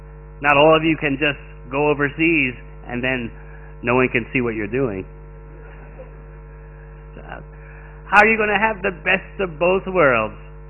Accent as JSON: {"language": "English", "region": "New York", "country": "United States", "said": "You see, I'm from New York. I was born in New York. New Yorkers are very special in that they always have to have the best."}